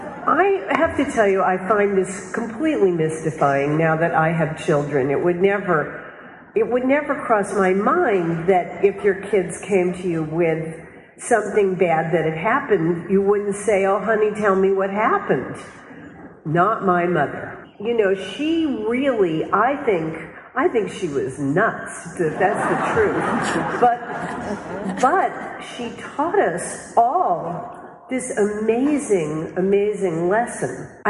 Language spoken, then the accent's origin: English; California, United States; also born or lived in New York; I grew up, I was born here in New York. My parents moved us all to California. My parents were screenwriters.